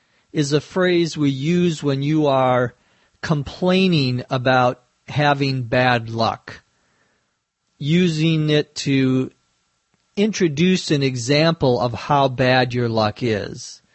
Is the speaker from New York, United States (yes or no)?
no; Minnesota, United States; When I grew up in Minnesota, we would often see tornadoes